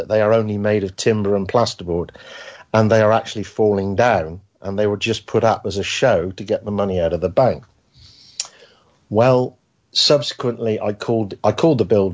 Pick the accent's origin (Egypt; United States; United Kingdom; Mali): United Kingdom; South West England; Yes, I'm from Cornwall.